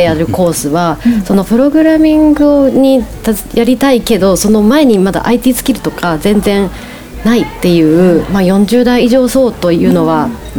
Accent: Izumo, Shimane, Japan; ずっと出雲生まれの出雲育ち で、島根県の県民性でこうちょっと奥ゆかしいというか、おとなしい県民性とか言われますけど、

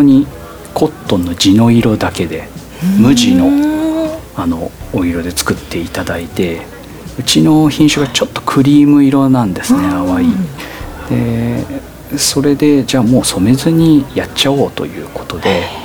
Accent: Shimane, Japan; でもう島根県に帰りたいっていうタイミングで、うん、じゃあ好きなことをやって、地元に帰ろうということで

